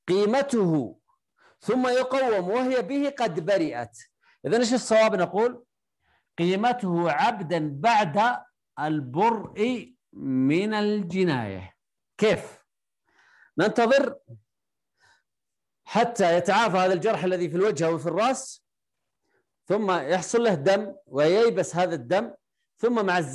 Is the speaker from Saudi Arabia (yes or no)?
yes; Saudi Arabia; نقول مثلا عندنا في السعودية 300,000 ريال